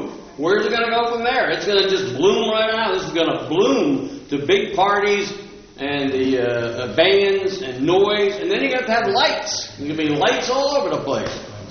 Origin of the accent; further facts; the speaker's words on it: North Carolina, United States; Now, I came from North Carolina, lived there 30 years